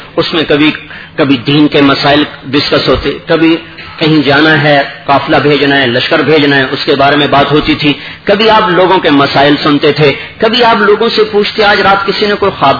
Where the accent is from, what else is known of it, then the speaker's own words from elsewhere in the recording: Punjab, Pakistan; also born or lived in Lahore; میرا یہیں علاقہ قریب ہے, تلمبا آپ کے قریب ہے, اس کے قریب ہمارا گاؤں ہے.